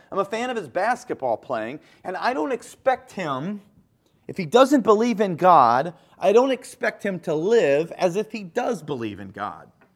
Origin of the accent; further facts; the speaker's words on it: Kansas, United States; I grew up in the Midwest in the state of Kansas.